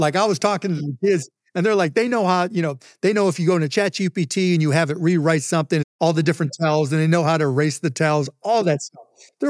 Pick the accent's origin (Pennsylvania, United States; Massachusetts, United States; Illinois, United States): Pennsylvania, United States; Pittsburgh; I'm from Pittsburgh and they were from Pittsburgh.